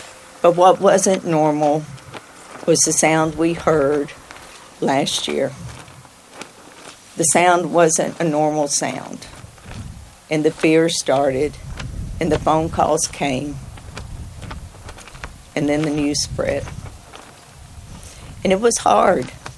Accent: Kentucky, United States; You know, growing up in Trigg County, in southern Trigg County, I lived just right down the road.

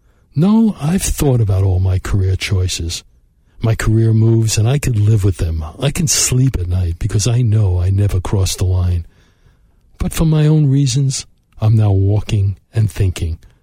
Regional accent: Brooklyn, New York, United States; I grew up in Brooklyn, never felt I had a chance

